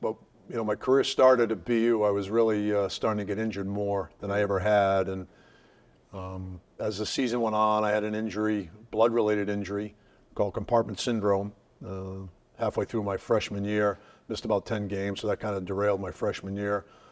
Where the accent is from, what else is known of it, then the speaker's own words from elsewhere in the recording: Cranston, Rhode Island, United States; growing up in Cranston, Rhode Island, playing prep school hockey at the Kent School in Connecticut, you only know your own little world.